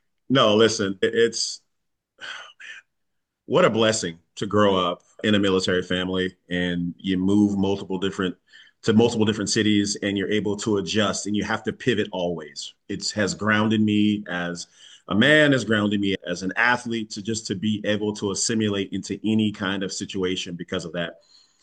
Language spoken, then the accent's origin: English; East Coast, United States; born there; I was born on the East Coast, so I'm naturally biased on the East Coast pizza.